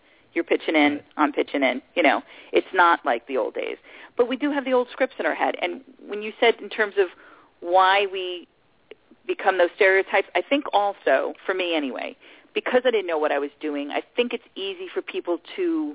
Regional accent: New York City, New York, United States; And I grew up on Staten Island.

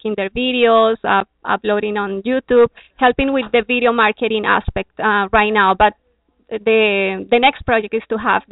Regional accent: Colombia; English is a second language; moved away as an adult; now in Canada; I'm from Colombia. And all this idea of following my passion, my profession, like everything I used to like when I came to Canada, I have to start learning English.

